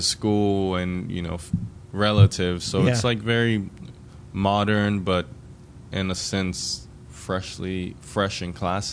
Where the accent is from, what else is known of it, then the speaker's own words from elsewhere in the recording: Côte d’Ivoire; I think it just goes back to just being from the Ivory Coast and just like constantly enjoying fresh, the freshest of the fresh